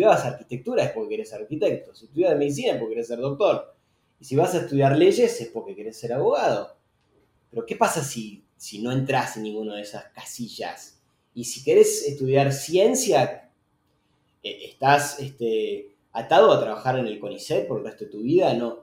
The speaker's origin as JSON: {"language": "Spanish", "country": "Argentina", "tie": "born there", "said": "nací en Argentina."}